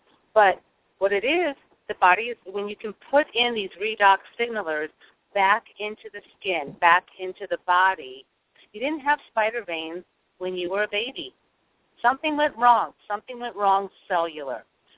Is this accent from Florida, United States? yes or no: no; San Diego, California, United States; I grew up in San Diego, and my mom used to put us in the sun as babies.